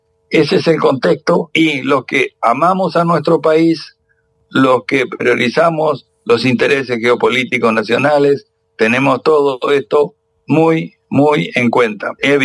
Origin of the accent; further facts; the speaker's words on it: Northeast Argentina, Argentina; como argentino de la zona nordeste argentina